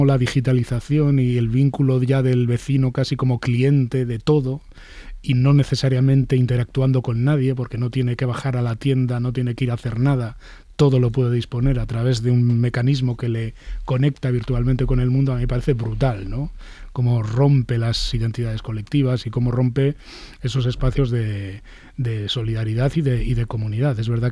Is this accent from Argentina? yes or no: no; Bilbao, Basque Country, Spain; Yo nací en Cruces, pero he vivido en Bilbao siempre. Nací, como nacíamos todos los niños, prácticamente o en Cruces o en alguna de las clínicas de Bilbao, pero soy de Bilbao.